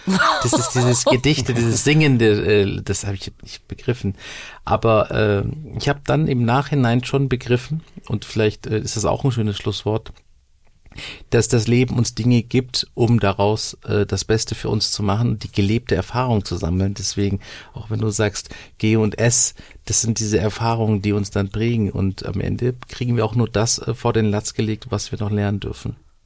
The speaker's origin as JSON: {"language": "German", "region": "Hamburg", "country": "Germany", "said": "Ich bin Hamburger"}